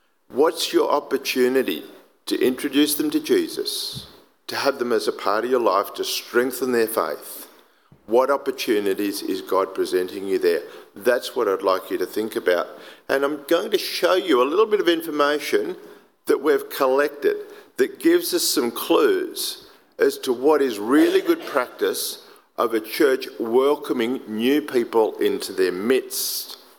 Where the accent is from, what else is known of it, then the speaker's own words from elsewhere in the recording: Sydney, New South Wales, Australia; now in Melbourne, Australia; my wife Alice and I were born in Sydney, and we grew up in Sydney, and we were very good Sydney Anglicans. We went to the local Anglican church. So then when we moved to Melbourne